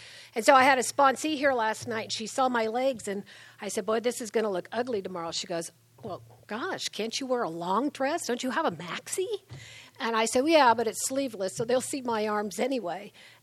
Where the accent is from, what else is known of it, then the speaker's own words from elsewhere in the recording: California, United States; I'm from Southern California. I live outside of Los Angeles up in the high desert.